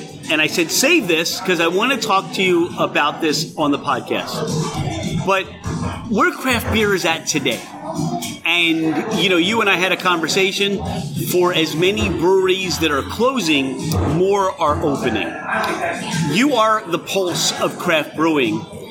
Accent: Pennsylvania, United States; Oh, we're from Delco. So Delco is the epicenter of the corner bar.

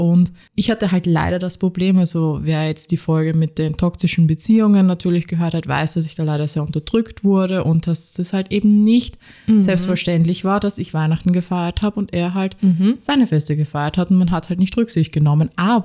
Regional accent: Austria; also ich bin ja Österreicherin, wie ihr ja wisst.

